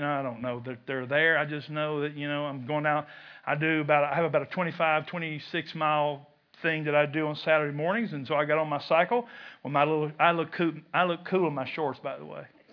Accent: Kentucky, United States; Now, I'm from Kentucky. I'm not the brightest tool in the drawer.

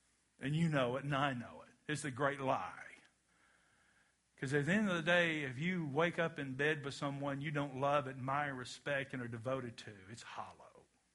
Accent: Kentucky, United States; My dad was raised in the era where, we're from Kentucky, where they used mules to plow.

